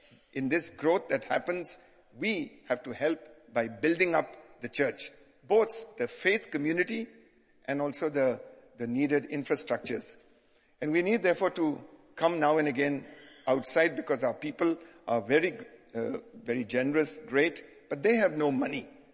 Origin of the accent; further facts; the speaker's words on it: Goa, India; now in Tripura, India; that's where I grew up in Goa, which is very Catholic.